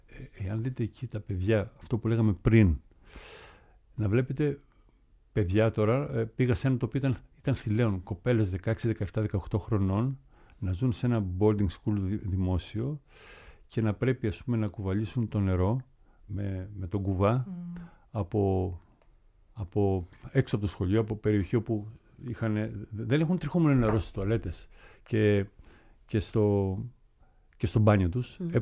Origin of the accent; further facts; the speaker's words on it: Greece; εγώ είμαι από Ελλάδα, ο μοναδικός Έλληνας.